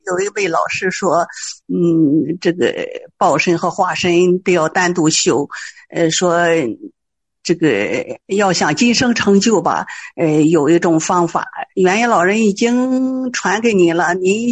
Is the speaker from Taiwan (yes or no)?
no; Junan County, Shandong, China; 哦，我是山东临沂莒南县的。